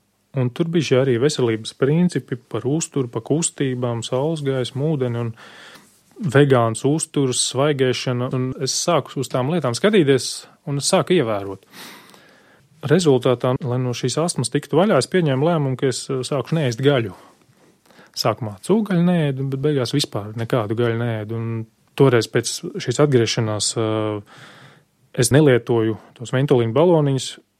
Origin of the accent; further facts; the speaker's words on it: Ogre, Ogre Municipality, Latvia; teicu, esmu no Ogres